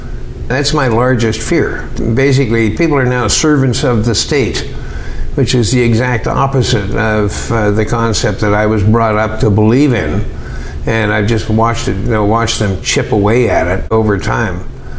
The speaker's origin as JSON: {"language": "English", "country": "Canada", "said": "Being a Canadian"}